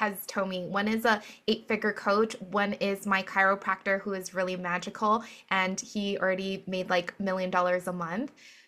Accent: Hawaii, United States; okay, so I'm from Hawaii, and like it's island.

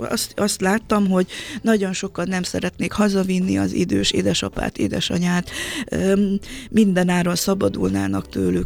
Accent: Transylvania, Romania; now in Hungary; Ezt én Erdélyben, a szülőfalumban nem tapasztaltam.

